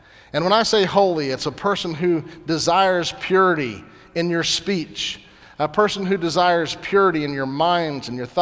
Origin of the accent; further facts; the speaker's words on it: Missouri, United States; Growing up in Southwest Missouri, we had probably the best swimming hole of anywhere in the state of Missouri.